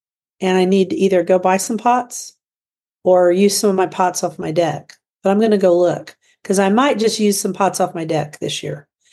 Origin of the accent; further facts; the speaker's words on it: Guthrie, Oklahoma, United States; from Guthrie, Oklahoma, where I garden an acre and a half out of 7.5 acres in the country.